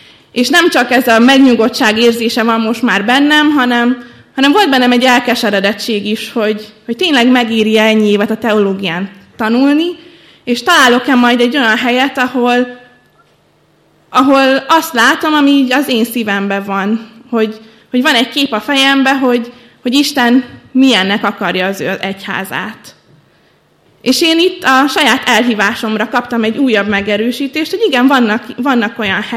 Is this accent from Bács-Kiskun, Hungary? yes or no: yes; Kiskunhalas, Bács-Kiskun, Hungary; Én kiskunhalasi származású vagyok, nem keresztény családban nőttem fel, katolikusnak kereszteltek.